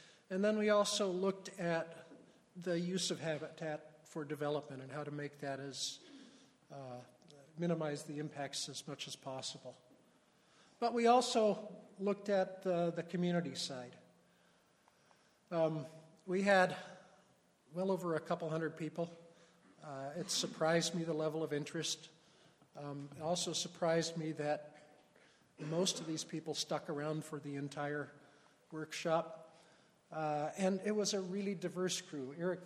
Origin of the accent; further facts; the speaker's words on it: Alaska, United States; I'm from Bristol Bay. I've seen this happen.